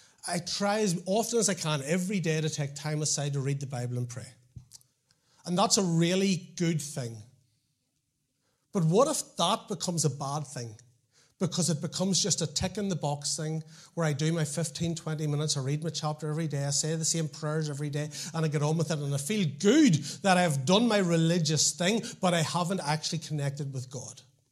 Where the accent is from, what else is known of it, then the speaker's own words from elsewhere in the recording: Portadown, Northern Ireland, United Kingdom; accent: Portadown; I'm going to pull back into my Portadown accent.